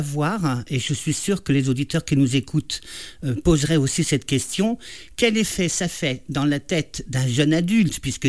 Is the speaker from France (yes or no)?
yes; Paris, Île-de-France, France; moved away as an adult; now in Charente, France; je ne suis pas originaire de Charente, je suis de Paris. Et quand je suis arrivée ici en 90